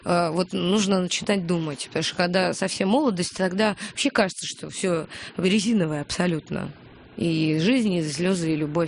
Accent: Moscow, Russia; Вообще, да, я москвичка. Я люблю очень Москву.

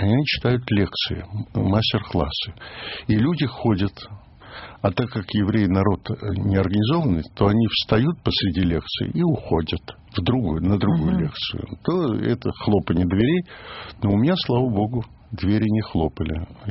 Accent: Kyiv, Ukraine; я киевлянин, могила моих родителей в Киеве, сестра моя родная в Киеве

